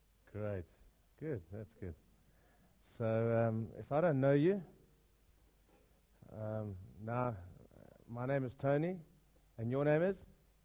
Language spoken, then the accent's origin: English; KwaZulu-Natal, South Africa; now in Fourways, South Africa; We've had four children of our own. We grew up in Natal. We came to Four Ways about 16 years ago to plant the church.